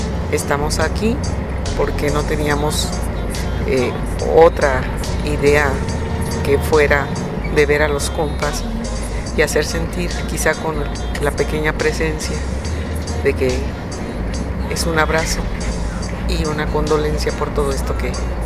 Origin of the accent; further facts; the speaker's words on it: State of Mexico, Mexico; Nosotros somos del Estado de México.